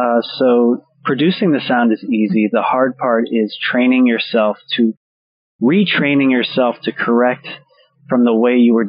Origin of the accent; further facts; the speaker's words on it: Pennsylvania, United States; accent: standard American; I'm from Pennsylvania, which is in the Northeast, but I would say that I have a standard American accent